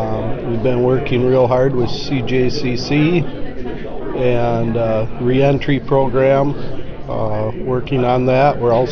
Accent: Wisconsin, United States; from Dunn County, Wisconsin.

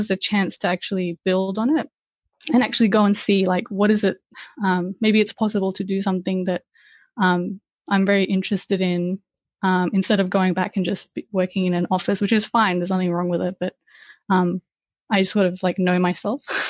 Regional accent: Brisbane, Queensland, Australia; English is a second language; also born or lived in Iran; I was 7 years old when my parents, we moved to Australia, to Brisbane, and I've lived here since. So I'm 35 now, so most of my life has been here, but I was born in Iran

